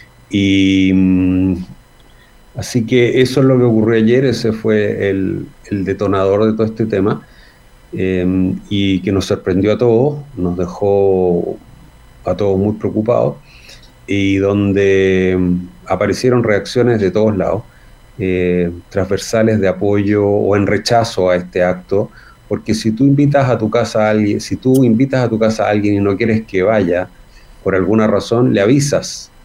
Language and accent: Spanish; Chile; que por qué a nosotros, que si somos chilenos, nos duele tanto